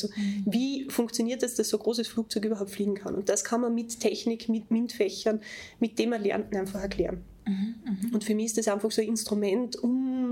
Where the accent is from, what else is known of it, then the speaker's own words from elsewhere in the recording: Carinthia, Austria; Also ich bin ursprünglich aus Kärnten.